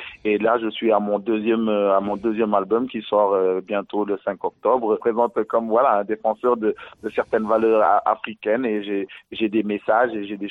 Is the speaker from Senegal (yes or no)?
yes; Senegal; also born or lived in Mali; now in France; moi, je viens du Sénégal à la base, et après, je suis allé au Mali, et c'est au Mali que j'ai rencontré … puis ensuite, je suis venu en France